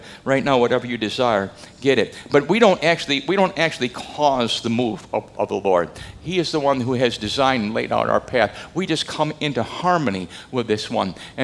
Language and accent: English; Texas, United States; You know, it was almost like, you know, I'm from Texas.